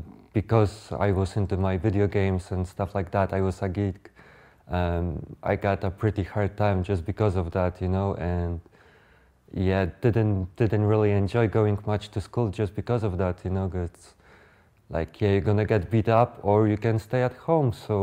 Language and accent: English; Radom, Masovian Voivodeship, Poland; English is a second language; I was born and raised in Poland, a small city called Radom. Both of my parents are Polish.